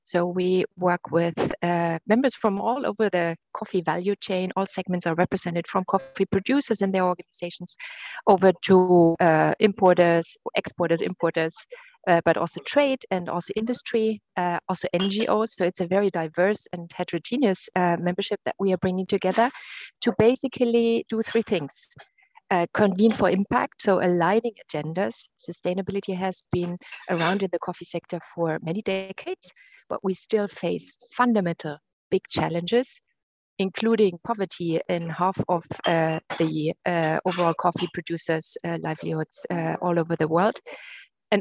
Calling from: Germany; English is a second language; I'm calling today from Germany.

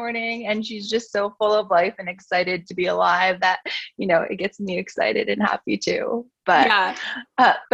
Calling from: Ohio, United States; Well, today I'm tuning in from Ohio, but my company is actually based in Las Vegas, Nevada.

